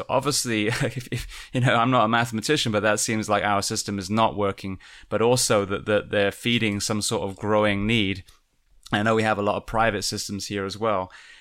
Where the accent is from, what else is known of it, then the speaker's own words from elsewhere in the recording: England, United Kingdom; now in United States; being an Englishman myself